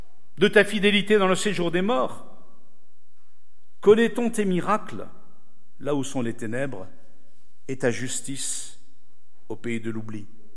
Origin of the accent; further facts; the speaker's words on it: Grand Est, France; Je suis alsacien, mais un peu italien, faut m'excuser.